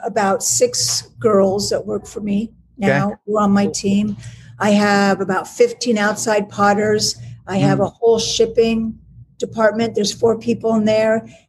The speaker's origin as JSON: {"language": "English", "town": "Malibu", "region": "California", "country": "United States", "said": "I mean, I'm from Malibu, California. I'm a jean, yeah. jean and t-shirt girl."}